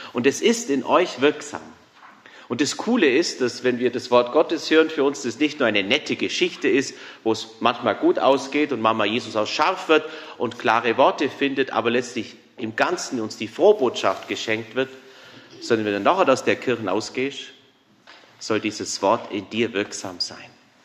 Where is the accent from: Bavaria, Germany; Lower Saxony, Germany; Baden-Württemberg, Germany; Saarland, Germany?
Baden-Württemberg, Germany; accent: Swabian; woher kommt eigentlich unsere Sprache bzw. unser schöner schwäbischer Dialekt?